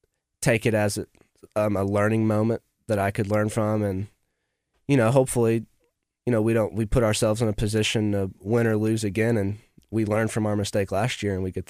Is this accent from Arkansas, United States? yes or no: yes; Fayetteville, Arkansas, United States; I growing up in Fayetteville, I've played a lot of good courses, but then you come down to Central Arkansas and it's just completely different.